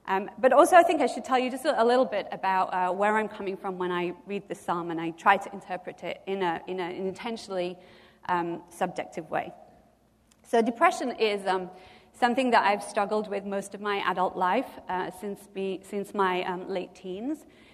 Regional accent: England, United Kingdom; I'm English, so it's extra hard for me.

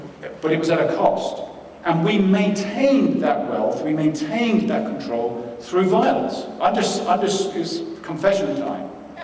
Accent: England, United Kingdom; Think of my country, I come from England.

